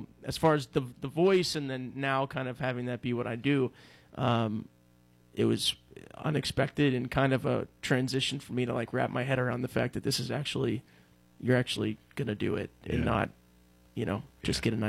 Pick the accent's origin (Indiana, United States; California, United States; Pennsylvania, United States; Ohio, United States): Pennsylvania, United States; Ross Township; So I'm from the North Hills area, Ross okay. Township.